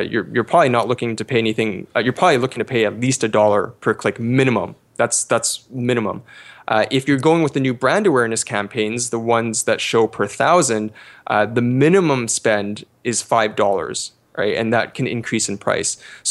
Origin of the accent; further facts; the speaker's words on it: Canada; I'm actually Canadian